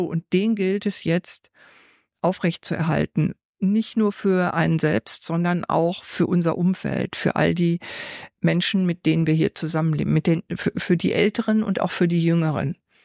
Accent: North Rhine-Westphalia, Germany; Ich komme ja aus dem Pott, aus dem Ruhrgebiet

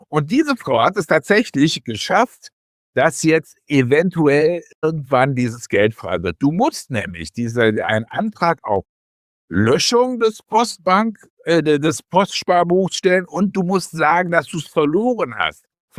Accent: Mönchengladbach, North Rhine-Westphalia, Germany; born there; von meinem Studienort Göttingen zu meinem Geburtsort Mönchengladbach 300 Kilometer fahren musste

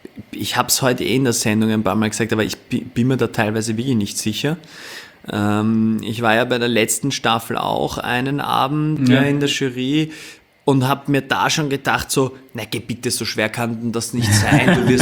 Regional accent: Vienna, Austria

